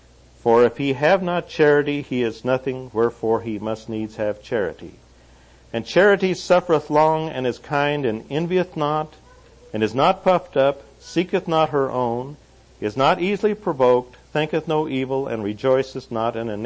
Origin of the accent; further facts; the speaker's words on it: the Ozarks, United States; I come from the Ozarks, and stones or rocks are common to me